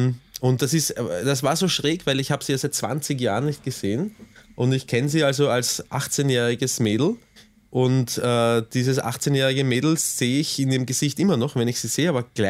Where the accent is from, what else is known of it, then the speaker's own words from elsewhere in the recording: Vienna, Austria; accent: Viennese; Das war ein Österreicher, ich bin Österreicher.